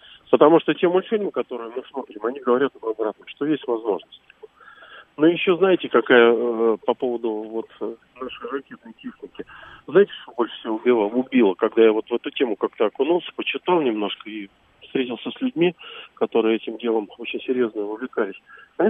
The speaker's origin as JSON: {"language": "Russian", "region": "Moscow", "country": "Russia", "said": "я из Москвы."}